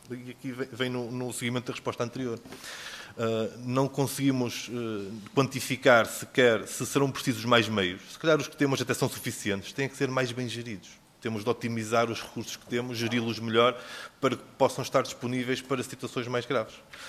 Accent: Bragança, Portugal; como é o caso do distrito de onde eu sou, de Bragança.

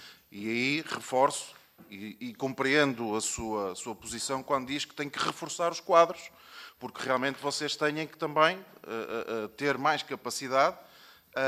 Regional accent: Norte, Portugal; sou do Norte, senhor Presidente

